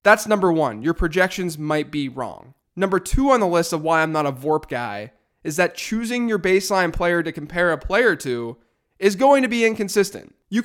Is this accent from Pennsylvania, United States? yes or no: yes; Pittsburgh, Pennsylvania, United States; I was born and raised in Pittsburgh, graduated from the University of Pittsburgh, and am a full-fledged Yinzer aside from the fact that I don't have the standard Pittsburghese accent?